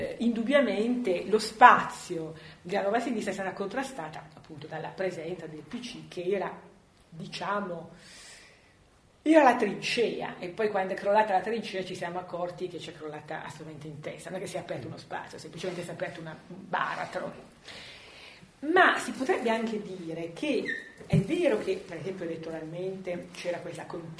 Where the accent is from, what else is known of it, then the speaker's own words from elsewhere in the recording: Stradella, Lombardy, Italy; io sono di Stradella